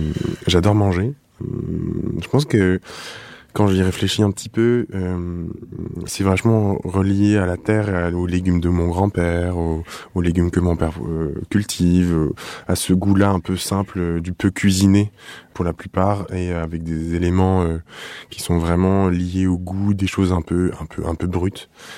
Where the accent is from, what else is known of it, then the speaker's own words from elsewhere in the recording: Nice, Provence-Alpes-Côte d'Azur, France; moved away; je viens du sud, je viens de Nice, je suis un niçois sorti tôt du sud